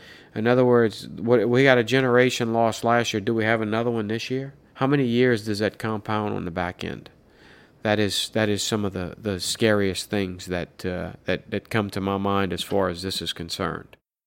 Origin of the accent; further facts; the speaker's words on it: Louisiana, United States; I grew up on Bayaterrebonne. The Bayaterrebonne was in my backyard.